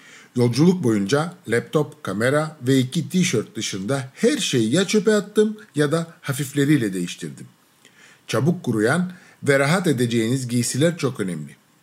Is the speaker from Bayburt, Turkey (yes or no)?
yes; Bayburt, Turkey; also born or lived in Istanbul / Chicago; now in United States; Çocukluğumun ilk yıllarını Bayburt'ta bir köyde geçirdim. Sonra İstanbul'a taşındık. Üniversiteden sonra doktora için Chicago'ya gittim. Şu an ise Amerika'da